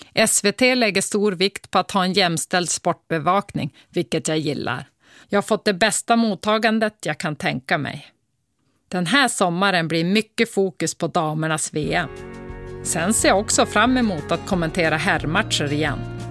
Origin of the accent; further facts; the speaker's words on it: Åliden, Västerbotten County, Sweden; hemma på gården utanför Skellefteå. Karro, jag och Mirre. Vi är uppvuxna i Åliden. En liten by i Västerbottens gamla jordbruksbygder. 15 hushåll och den höga granskogen runt omkring.